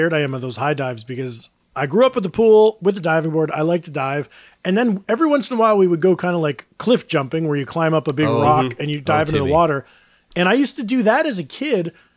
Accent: Palenville, New York, United States; Palinville, like in my hometown area?

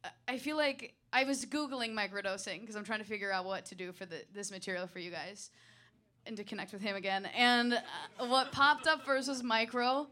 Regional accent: Midwest, United States; I'm from the Midwest, where microdosing is considered drinking 7 Bud Light Platinums at a baptism.

